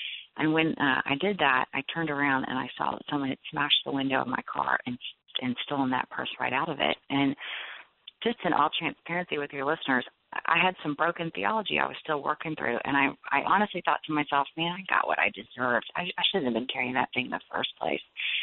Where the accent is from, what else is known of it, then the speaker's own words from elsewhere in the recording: Cincinnati, Ohio, United States; I drive to Cincinnati, Ohio to spend the night at my mom's house, my hometown. And I hadn't been home since my last birthday.